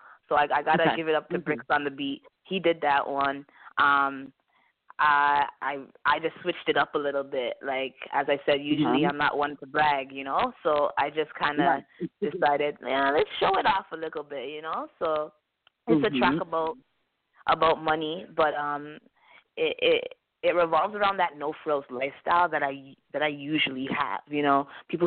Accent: Toronto, Ontario, Canada; I'm from Canada, Toronto. For my people who are listening in Canada, I'm like, you know, they know what it is when I say I'm from Scarborough

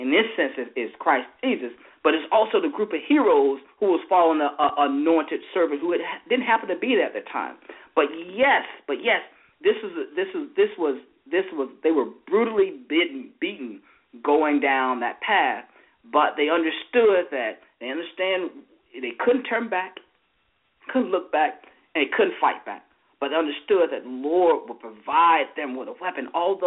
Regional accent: Greenville, United States; He's an attorney from my hometown in Greenville.

